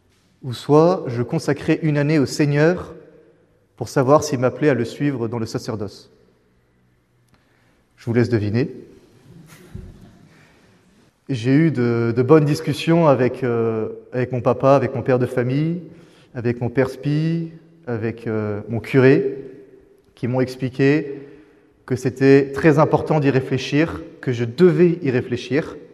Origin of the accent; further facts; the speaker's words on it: Blanzay, Nouvelle-Aquitaine, France; Je suis du Poitou. J'habite dans un petit village qui s'appelle Blanzé, dans le 86. Petit village de 800 habitants, mais une grande paroisse.